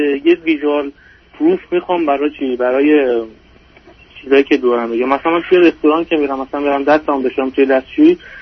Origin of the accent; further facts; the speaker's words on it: Iran; moved away as an adult; من یه 2 سالی هست که از ایران مهاجرت کردم یه کشور اروپایی واسه ادامه تحصیل